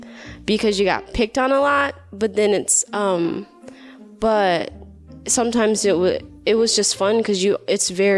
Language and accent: English; the South, United States; also born or lived in Vietnam; Growing up in the South, it's funny because I grew up on Central. And so then I moved to the west side, and my cousins moved. When I grew up and came to America, I was 2 months old